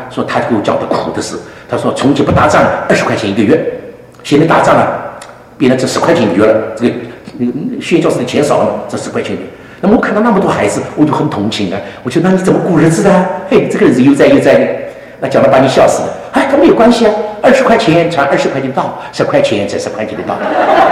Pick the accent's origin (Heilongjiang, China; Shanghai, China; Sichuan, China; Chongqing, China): Shanghai, China; 你想我上海人从来没骑过马的